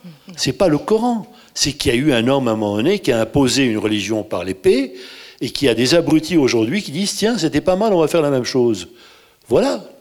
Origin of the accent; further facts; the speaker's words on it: Egypt; moved away; Moi, je suis né dans un pays musulman, j'ai grandi en Égypte.